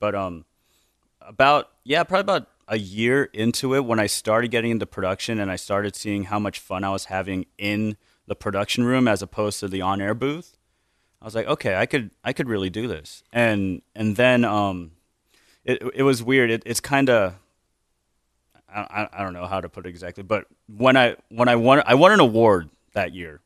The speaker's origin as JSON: {"language": "English", "town": "San Francisco", "region": "California", "country": "United States", "tie": "born or raised there", "also_born_or_lived": "Honolulu, United States", "said": "So the long story is I was born in Hawaii. I was born in Honolulu. But when I was about 6 months old, we moved to San Francisco, and I lived there for probably a good nine years or so."}